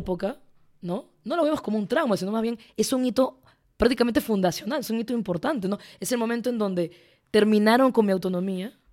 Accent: Peru; Soy peruana, pero no me imagino el Perú.

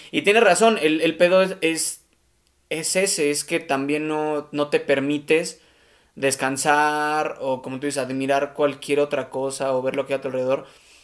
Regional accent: Pachuca, Hidalgo, Mexico; Yo soy de Pachuca, estoy en Pachuca.

